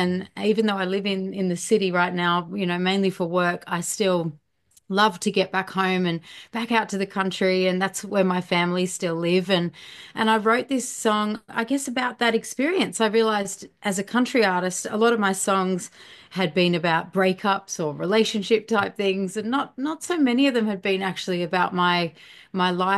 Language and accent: English; Canberra, Australian Capital Territory, Australia; So I grew up just outside of Canberra, which is our nation's capital here in Australia.